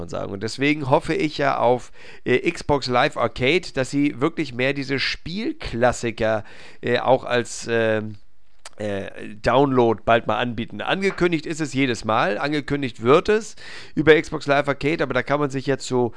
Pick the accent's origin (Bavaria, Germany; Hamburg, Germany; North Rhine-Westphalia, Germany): Hamburg, Germany